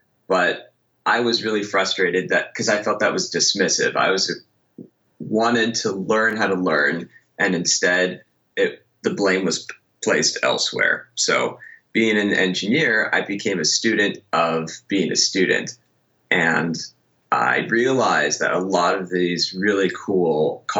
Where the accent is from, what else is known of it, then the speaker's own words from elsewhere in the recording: Los Angeles, California, United States; So I grew up in Los Angeles, and then for my undergrad, I went